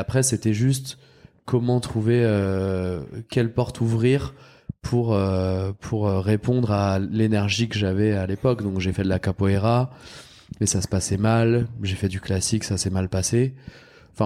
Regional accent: Champigny-sur-Marne, Île-de-France, France; Alors moi, j'ai grandi à Champigny-sur-Marne.

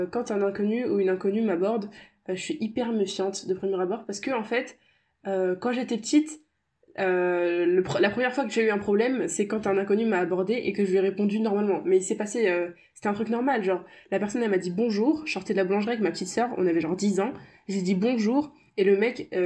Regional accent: Paris, Île-de-France, France; Moi, je sais qu'en grandissant à Paris, il y a souvent des gens chelous quand même.

